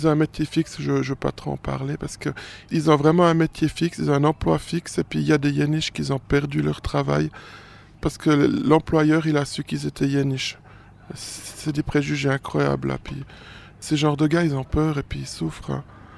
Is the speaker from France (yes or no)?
no; Switzerland; On n'est pas étranger, on est suisse.